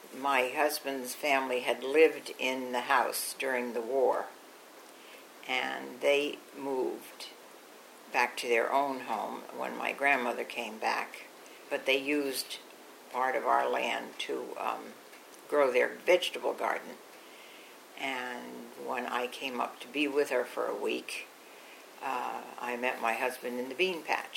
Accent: Rosedale, New York, United States; born there; I was born at home in Rosedale, Long Island.

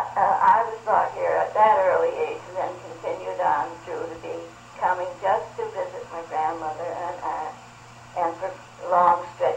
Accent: Plattekill, New York, United States; born there; I was born in Plattekill, New York, which was 10 miles back of Newburgh, New York.

